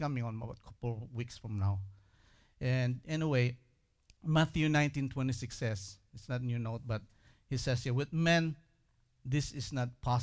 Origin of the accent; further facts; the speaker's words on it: Philippines; I'm a Filipino guy, so I root for my countryman.